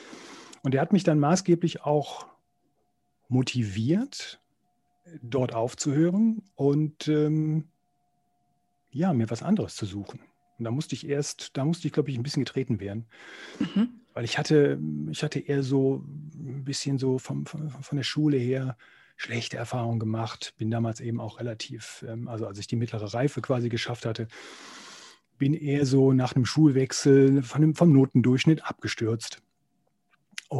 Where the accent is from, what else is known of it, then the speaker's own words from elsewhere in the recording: Wuppertal, North Rhine-Westphalia, Germany; moved away as an adult; now in Cologne, Germany; Naja, also mittlerweile lebe ich in Köln. Mhm. Ich bin so Mitte 20 von Wuppertal nach Köln gezogen im Rahmen des Sportstudiums. Und ja, ich muss sagen, ich fühle mich mittlerweile mehr als Kölner, denn als Wuppertaler.